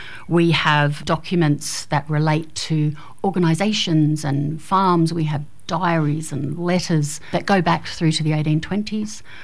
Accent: Armidale, New South Wales, Australia; up here in the 80s and went to O'Connor. And then, like many young folk of the day, I left for 20 years and then brought my family back in about 2012.

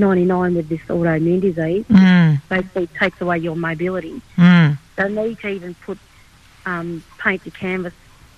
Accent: Moree, New South Wales, Australia; And I'm originally from Moree, and I do a lot of stuff in reflection to where I grew up.

